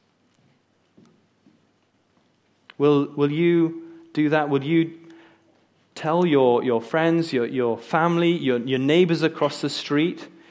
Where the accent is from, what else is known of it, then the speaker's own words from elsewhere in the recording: Japan; I grew up in Japan, but spent most of my time with other foreigners.